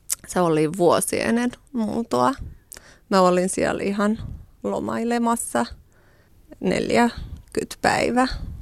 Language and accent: Finnish; Gjakova, South Kosovo, Kosovo; Finnish is a second language; moved away as an adult; also born or lived in Pristina; Tosiaan mä oon syntynyt ja asunut Jakovassa.